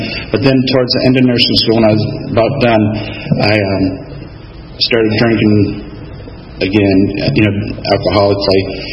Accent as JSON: {"language": "English", "region": "Michigan", "country": "United States", "tie": "born or raised there", "said": "So I was up in Michigan. I grew up in Michigan."}